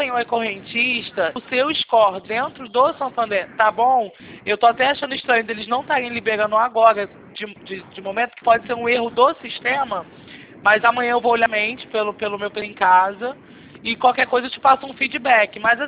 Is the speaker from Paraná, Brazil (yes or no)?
no; Rio de Janeiro, Brazil; Não, eu sou aqui do Rio, do centro do Rio.